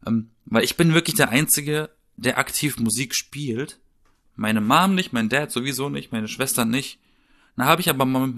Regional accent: Southern Germany, Germany; zumindest in meiner Heimat, so im Süden, ne? Alles eher dörflich, kleinstadtmäßig.

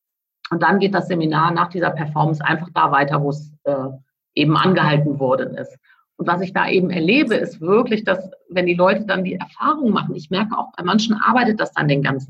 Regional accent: Cologne, North Rhine-Westphalia, Germany; als Kölnerin

